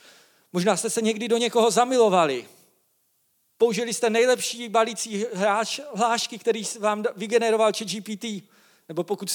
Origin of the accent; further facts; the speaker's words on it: Vikýřovice, Olomouc Region, Czechia; a jsem tady jeden ze starších, z vedoucích tady na kostele a přistěhoval jsem se pár let zpátky, jsem ze Šumperka, z Vikýřovic